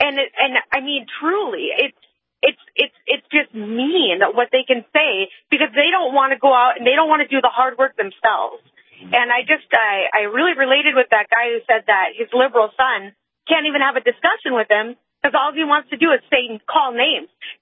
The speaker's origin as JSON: {"language": "English", "region": "North Dakota", "country": "United States", "tie": "born or raised there", "said": "Because I was born and raised in Western North Dakota, and that's all we did is work from a young age."}